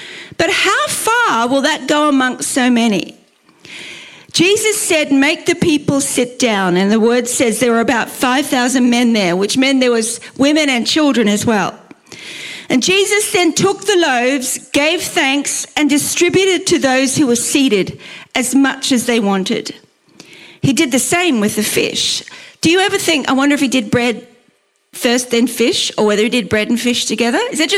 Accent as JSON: {"language": "English", "town": "Brisbane", "region": "Queensland", "country": "Australia", "said": "I come from Brisbane, Australia"}